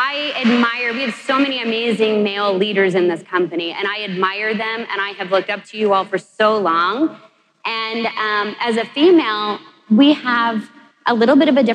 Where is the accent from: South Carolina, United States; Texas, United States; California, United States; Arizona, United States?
Texas, United States; Dallas; And we are from Dallas, Texas, and we have Van Poole Properties Group that serves Dallas, Fort Worth, and Austin, Texas.